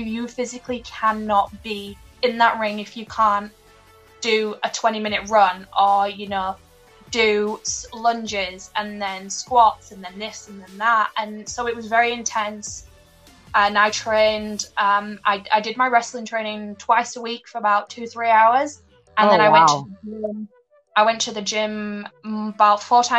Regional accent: England, United Kingdom; now in New Zealand; I think it's the mix of being English and now Kiwi. It just mixes around. So no one actually knows where I'm from, even though the big Union Jack gives it away.

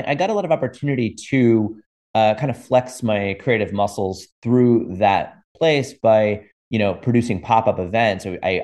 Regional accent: Florida, United States; So I come from a restaurant background, which I mentioned in growing up in Florida.

